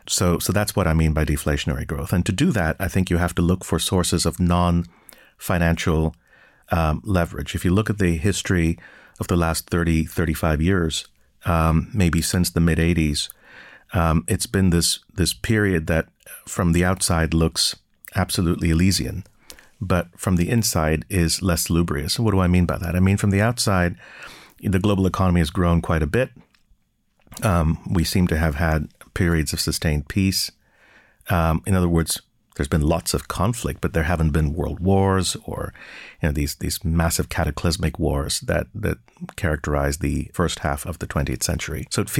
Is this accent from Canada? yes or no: yes; Canada; also born or lived in India / Abu Dhabi, United Arab Emirates; now in Texas, United States; I am an Indian-born Canadian who is now Texan. So it's been an interesting journey. I was born in India, grew up in Abu Dhabi and Canada